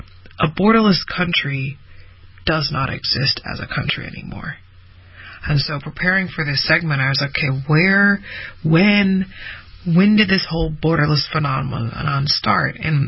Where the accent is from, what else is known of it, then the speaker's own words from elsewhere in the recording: United States; I remember even when I was growing up, I'd be like, oh, I'm an American.